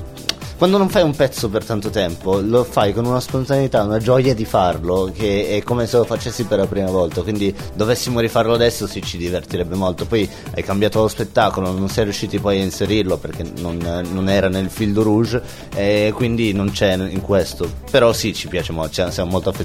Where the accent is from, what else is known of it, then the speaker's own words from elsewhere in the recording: Cumiana, Piedmont, Italy; Tipo anch'io sono di Cumiana